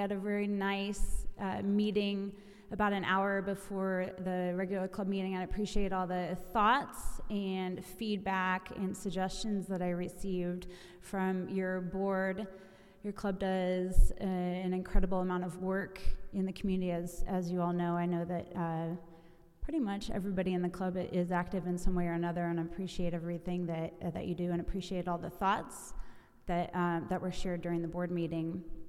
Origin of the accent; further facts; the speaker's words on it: Carmel, Indiana, United States; now in Westfield, United States; I grew up in Carmel, went to Purdue, came back, and my husband and I bought a house in Westfield